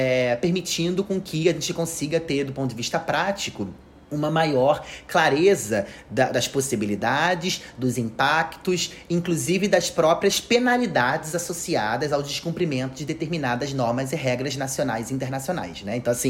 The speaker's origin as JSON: {"language": "Portuguese", "region": "Rio de Janeiro", "country": "Brazil", "tie": "born or raised there", "said": "Eu sou carioca da Gema, né? Rio de Janeiro, praia, enfim, moro em Copacabana"}